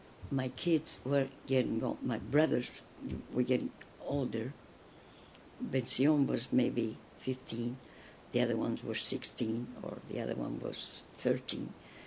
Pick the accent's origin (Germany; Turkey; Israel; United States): Turkey; moved away; When I came from Turkey, the only thing is if you get married, take care of your husband and your kids and your house.